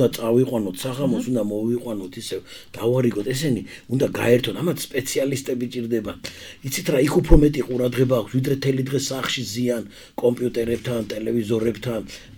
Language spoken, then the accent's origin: Georgian; Batumi, Adjara, Georgia; მე გავიზარდე ძველ ბათუმში და ვიცი სად რა როგორ. ყველა ეზოში ვართ ნამყოფი ჩვენ და ყველა ეზოში ვიღავით გაზდილი და დავრბოდით. და ამიტომ 5-6 ენაზე ვსაუბრობდით ბავშვობაში ჩვენ.